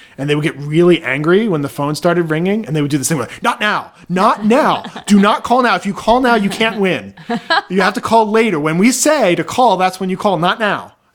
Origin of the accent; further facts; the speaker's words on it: Baltimore, Maryland, United States; When I was growing up in Baltimore, there were two DJs.